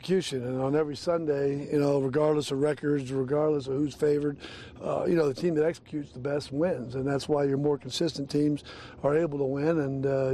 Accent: San Diego, California, United States; You know, I grew up around in San Diego and went to the horse track a lot

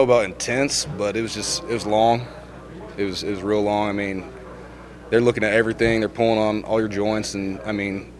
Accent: Bakersfield, California, United States; Yeah, I came from the Valley, I mean, Bakersfield, and it's pretty much Bakersfield and the outskirts.

